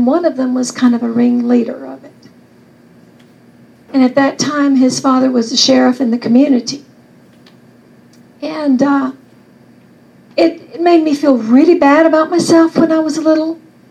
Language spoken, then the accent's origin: English; Eastman, Georgia, United States; She was from Dublin, and I'm from Eastman, which is about 30 miles apart.